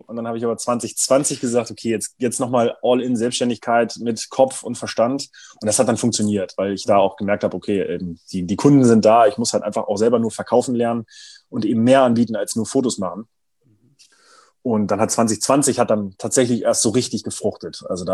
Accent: Braunschweig, Lower Saxony, Germany; aus Braunschweig, aus meiner Heimatstadt

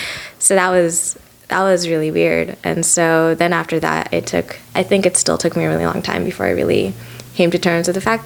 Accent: Kenya; born there; moved away; I was born in Kenya

